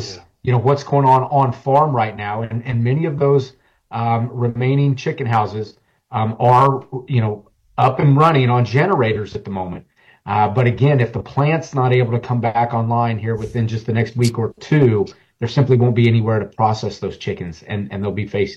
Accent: Kansas, United States; You know, I'm here from Kansas.

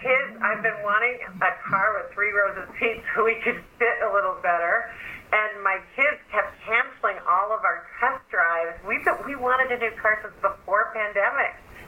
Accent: Montana, United States; also born or lived in Alaska; I had a lot of that growing up in Montana and Alaska.

